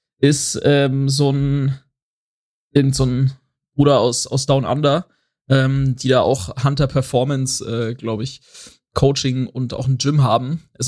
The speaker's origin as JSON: {"language": "German", "country": "Austria"}